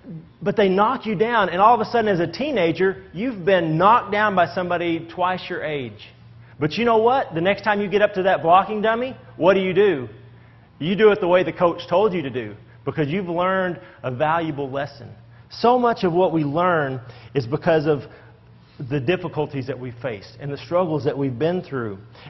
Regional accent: Texas, United States; we have this common ancestry, whatever that means, but we're from Texas.

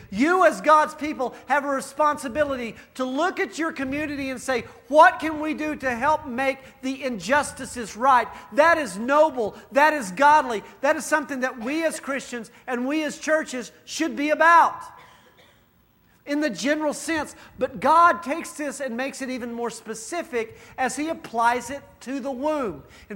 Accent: Texas, United States; I'm from Texas. Go drink half a Coke, all right?

